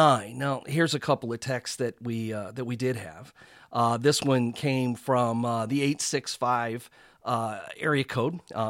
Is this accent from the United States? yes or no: yes; Texas, United States; I'm from Texas, and I know there's a lot of hauntings here.